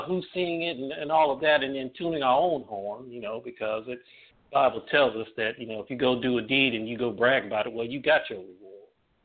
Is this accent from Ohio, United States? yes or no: yes; Ohio, United States; And growing up in Ohio, I remember what that was like.